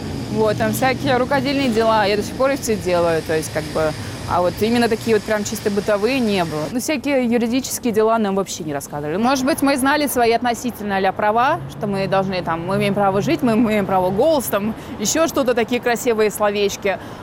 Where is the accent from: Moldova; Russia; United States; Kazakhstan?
Russia; Moscow; born there; Я родилась в Москве. Дальше 6 лет я пробыла в дом ребенке. После 6 лет меня отправили уже в детский дом, определили. И там я с 6 лет до 17 прожила.